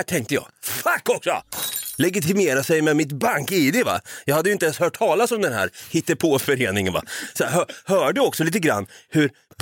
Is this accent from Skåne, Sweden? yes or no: yes; Ystad, Skåne, Sweden; Nej, det är jag inte. Jag är från Ystad.